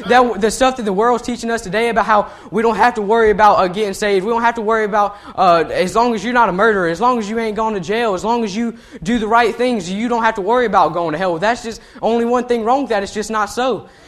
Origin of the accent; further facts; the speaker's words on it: Columbia, South Carolina, United States; Growing up in South Carolina, or Columbia, South Carolina, a situation came up and I had to go to a public school for about 3 years.